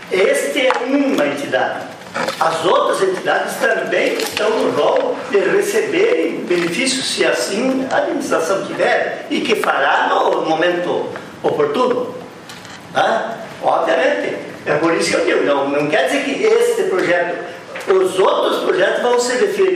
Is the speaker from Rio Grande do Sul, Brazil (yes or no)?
yes; Rio Grande do Sul, Brazil; nós, como gaúchos, precisamos vivenciar isso.